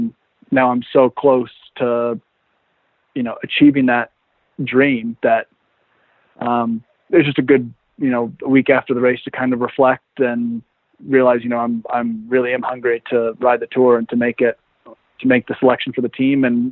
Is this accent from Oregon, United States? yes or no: yes; Oregon, United States; I grew up in Oregon in the mountains.